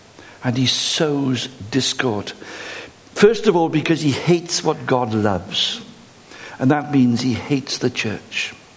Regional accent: Wales, United Kingdom; Well, I'm Welsh and very proud of it.

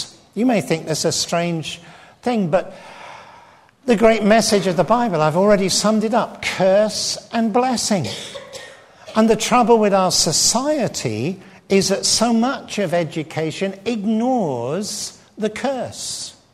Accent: England, United Kingdom; Sorry, forgive me, I'm English.

